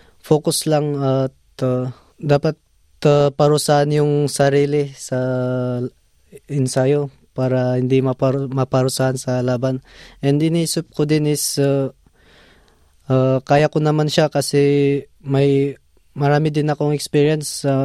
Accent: Sadanga, Cordillera Administrative Region, Philippines; also born or lived in Baguio; Yung roots ko po is I'm from Mountain Province, Sadanga Mountain Province. Doon po kasi ako nag-aral sa Baguio

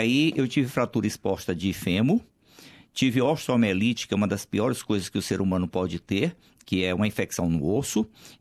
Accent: São Luís, Maranhão, Brazil; Esse período todo eu fiz tratamentos tanto no Rio Grande do Norte, onde eu me acidentei, como na minha terra natal, São Luís, e em São Paulo.

